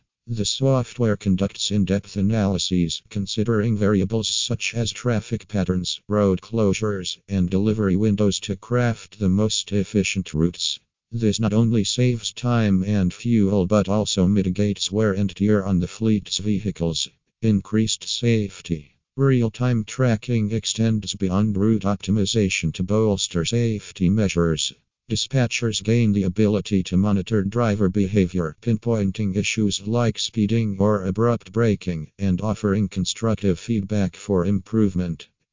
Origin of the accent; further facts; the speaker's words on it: Pennsylvania, United States; from Pennsylvania and USA.